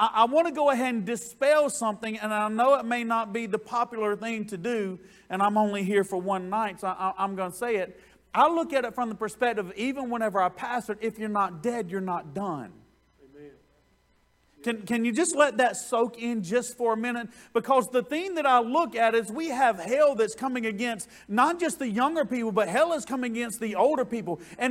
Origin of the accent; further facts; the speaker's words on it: Georgia, United States; I'm a South Georgia boy. I'm from the South.